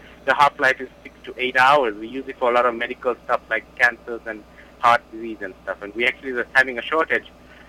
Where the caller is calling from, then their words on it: East Setauket, New York, United States; It's here in East Setauket.